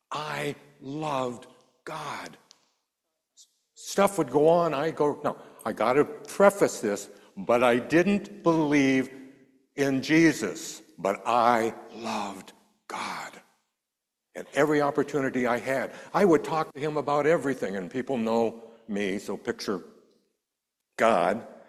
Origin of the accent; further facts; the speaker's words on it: Erie, Pennsylvania, United States; also born or lived in Ottawa, Canada / Toronto, Canada / New Hampshire, United States / Memphis, United States; But in our lives, my life from birth, we moved from Ottawa, Ontario to Toronto, Ontario to New Hampshire to Memphis, Tennessee, and then I was three. Moved from Memphis to Erie, Pennsylvania, where I finally got a respite and could stay there for a while.